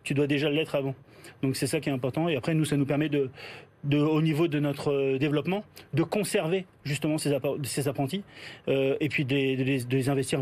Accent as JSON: {"language": "French", "region": "Hauts-de-France", "country": "France", "said": "Alors, déjà, moi, je viens de province. Je suis Picard"}